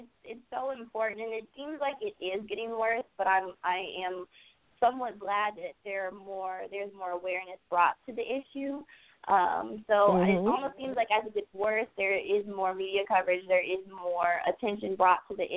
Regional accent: Peoria, Illinois, United States; but I'm currently from Peoria, Illinois, which is a small city outside of Chicago.

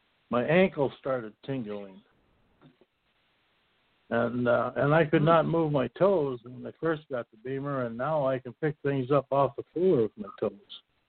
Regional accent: Minnesota, United States; I'm from Minnesota.

